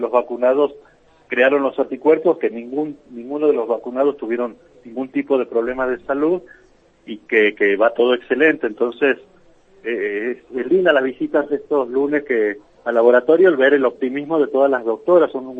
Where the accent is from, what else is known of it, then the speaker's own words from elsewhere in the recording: Santiago del Estero, Argentina; De Santiago del Estero, por supuesto.